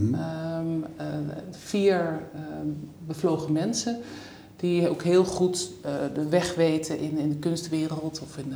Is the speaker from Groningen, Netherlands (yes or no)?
no; South Holland, Netherlands; born there; Maar ik ben geboren in Zuid-Holland. En ik woon er nu en ik voed mijn kinderen hier nu op.